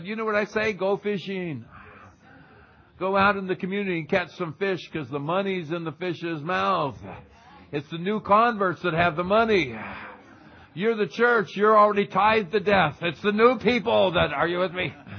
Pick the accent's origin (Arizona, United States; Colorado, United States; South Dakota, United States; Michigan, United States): Arizona, United States; Phoenix; I am from Phoenix, Arizona. All right, we're in the southwest corner of the United States. We're the dry places.